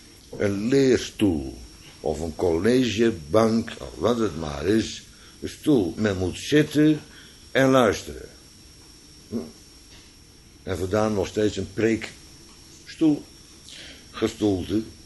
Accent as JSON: {"language": "Dutch", "country": "Netherlands", "said": "Ik ben echt een Nederlander, dus ik spot er ook altijd mee."}